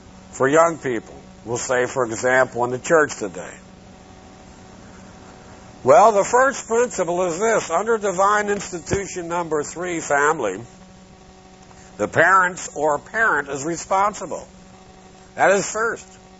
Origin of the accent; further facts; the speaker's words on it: Philadelphia, Pennsylvania, United States; And I said, I was raised in Philadelphia.